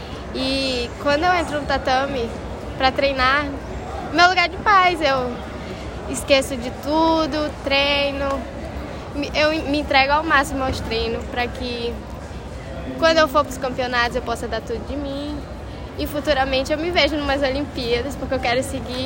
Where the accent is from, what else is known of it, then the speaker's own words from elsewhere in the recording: Amazonas, Brazil; eu venho lá do interior do Amazonas, onde a gente tem um projeto de luta da Prefeitura Municipal de Benjamin Constant.